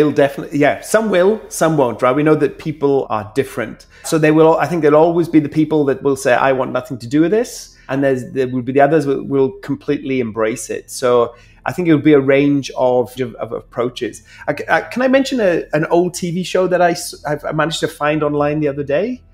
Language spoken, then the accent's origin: English; Wales, United Kingdom; so that was filmed in my home country of Wales